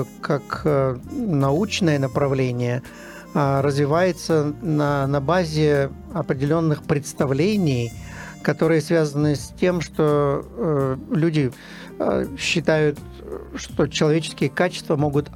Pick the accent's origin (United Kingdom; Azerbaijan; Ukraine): United Kingdom; Russian is a second language; в той стране, откуда я приехал, из Объединенного Королевства